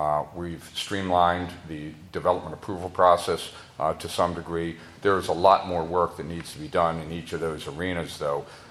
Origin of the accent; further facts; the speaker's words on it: Silver Spring, Maryland, United States; By way of background, I grew up in Silver Spring too many decades ago. I've worked and lived here all my life.